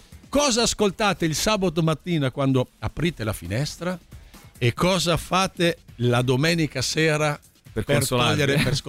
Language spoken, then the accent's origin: Italian; Carpi, Emilia-Romagna, Italy; un altro che sento molto la partita è dalle mie parti, cioè Carpi, Modena, certo